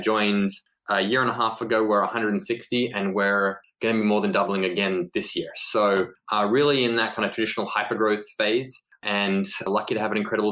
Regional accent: Sydney, New South Wales, Australia; moved away as an adult; So I grew up in Sydney, never left Australia until I was 18. And then they got me on a plane to Sri Lanka.

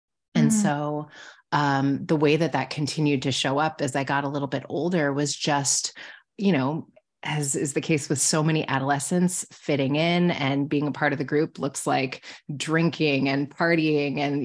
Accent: Omaha, Nebraska, United States; I grew up in Omaha, Nebraska. And when I grew up in Omaha, Nebraska, I was sort of the diversity.

